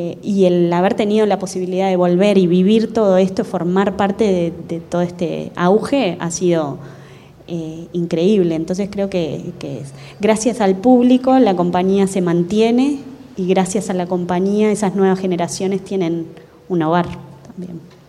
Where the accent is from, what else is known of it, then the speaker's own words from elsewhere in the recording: Uruguay; Siempre fui como súper uruguaya y muy abanderada y soy como muy patriota